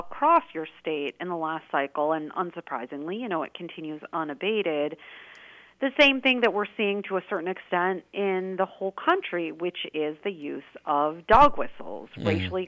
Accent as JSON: {"language": "English", "region": "Wisconsin", "country": "United States", "tie": "born or raised there", "said": "I'm from Wisconsin. I live in California, but I, you know, was raised in Wisconsin."}